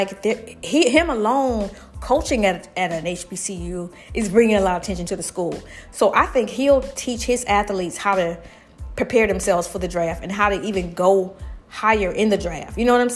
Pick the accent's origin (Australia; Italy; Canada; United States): United States; Alabama; I'm from Alabama, and I bypassed all these beautiful schools